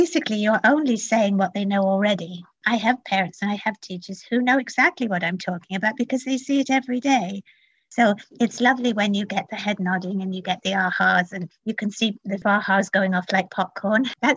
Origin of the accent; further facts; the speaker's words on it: United Kingdom; I'm British.